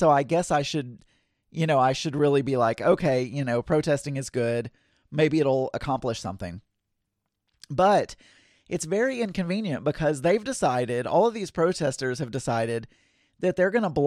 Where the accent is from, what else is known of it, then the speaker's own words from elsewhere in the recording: United States; You know, I'm an American. We don't walk anywhere.